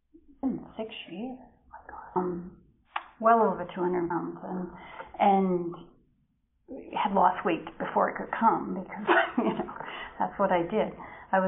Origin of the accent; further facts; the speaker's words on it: New Hampshire, United States; from New Hampshire.